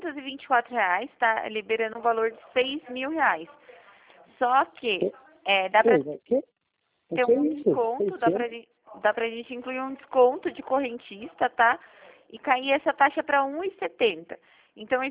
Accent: Bragança Paulista, São Paulo, Brazil; Eu sou de Bragança Paulista.

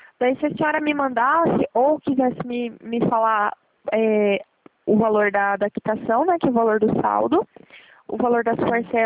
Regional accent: Marília, São Paulo, Brazil; eu sou aqui de Marília, né?

